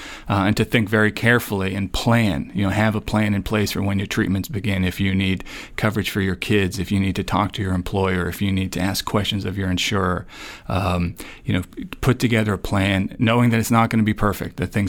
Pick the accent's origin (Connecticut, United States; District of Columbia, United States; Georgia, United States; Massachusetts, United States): Connecticut, United States; New Haven; I was living in New Haven. I'm from New Haven